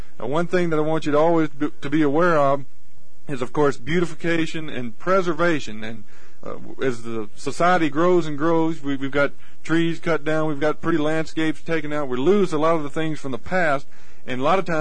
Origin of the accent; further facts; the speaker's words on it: Texas, United States; first of all, I was brought up in East Texas. We barely grow bluebonnets mm-hmm. over there.